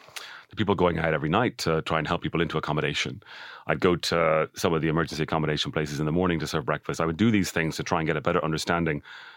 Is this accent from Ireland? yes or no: yes; Dublin, Leinster, Ireland; And I was the only one from Dublin, and I was from Dublin 4.